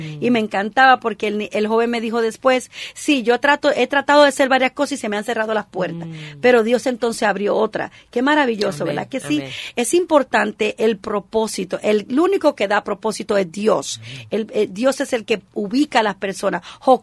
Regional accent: New York City, New York, United States; born there; yo nací en Puerto Rico, pero yo en verdad no conozco a Puerto Rico. Uh-huh. Yo nací en New York City. Uh-huh. Entonces en verdad no conozco a Puerto Rico

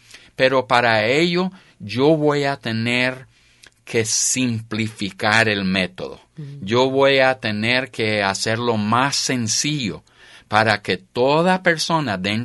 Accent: United States; first language Spanish; Yo soy americano, yo hablo español. Y el español es mi primer idioma.

